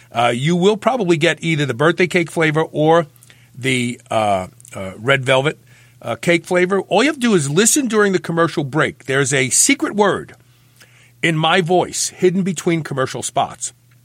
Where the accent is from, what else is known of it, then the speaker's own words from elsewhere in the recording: Brooklyn, New York, United States; We share a common bond because we're both from Brooklyn.